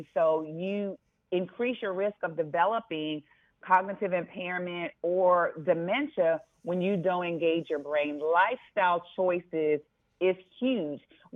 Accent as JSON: {"language": "English", "region": "the South", "country": "United States", "said": "You know, I'm from the South, and they would say, you know, a dog does not bark at a non-moving car."}